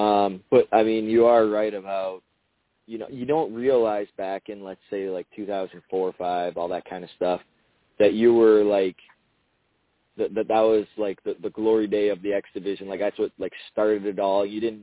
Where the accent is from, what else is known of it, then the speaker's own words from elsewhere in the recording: Canada; we were in my home country.